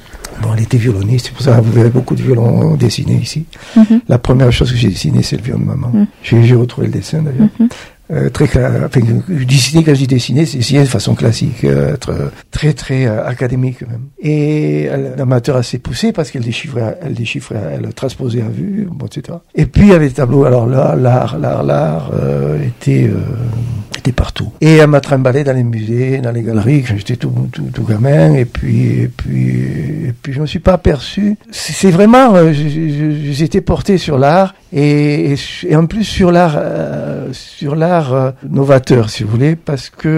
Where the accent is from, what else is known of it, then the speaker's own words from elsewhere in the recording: Paris, Île-de-France, France; Bon, et puis parisien. Alors, quand je suis à Paris, on me dit que j'ai l'accent du Midi, et comme je suis ici, on me dit que j'ai